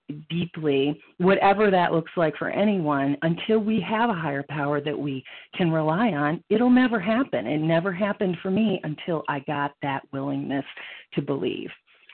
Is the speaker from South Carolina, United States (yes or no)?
no; Colorado, United States; I'm from Colorado, and I'm a recovering compulsive overeater.